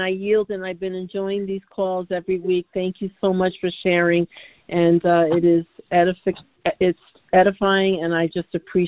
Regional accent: New Jersey, United States; I am from New Jersey.

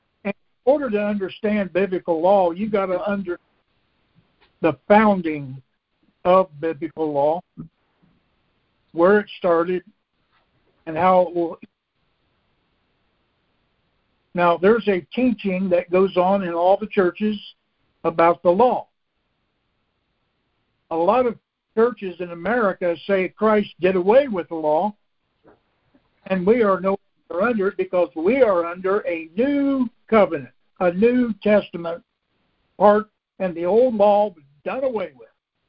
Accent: Indiana, United States; I am from the Free State of Indiana.

